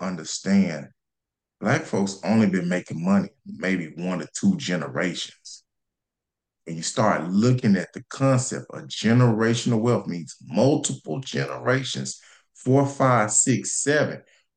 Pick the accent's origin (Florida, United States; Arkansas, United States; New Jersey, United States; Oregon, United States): Arkansas, United States; Pine Bluff; one of our legacy projects is we're renovating a 12-unit apartment complex in my hometown of Pine Bluff, Arkansas.